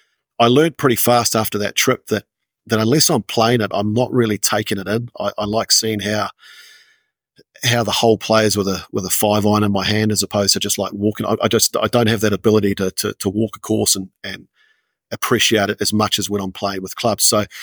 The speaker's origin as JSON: {"language": "English", "country": "Ireland", "said": "well, being an Irishman, you'll probably know a little bit, you know, going onto country roads."}